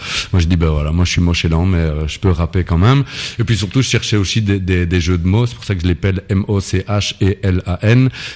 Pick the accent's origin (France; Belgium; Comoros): Belgium; parce que nous, on est belges, on n'est pas du tout dans, on n'a pas reçu une tradition de l'académie de la langue française